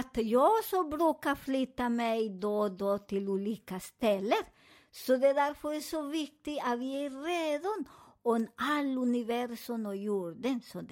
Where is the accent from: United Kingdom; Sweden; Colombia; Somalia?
Colombia; Swedish is a second language; Jag kommer från Colombia, så jag kommer att göra också på min hemland